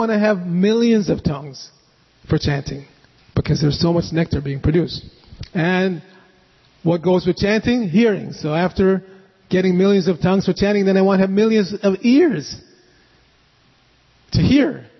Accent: New York City, New York, United States; also born or lived in Jamaica; I was born in Jamaica, raised in New York City.

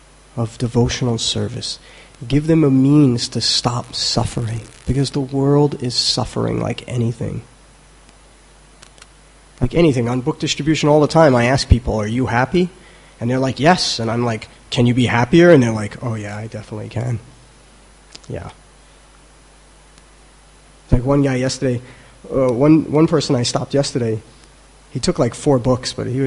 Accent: New York, United States; yeah, I'm from New York.

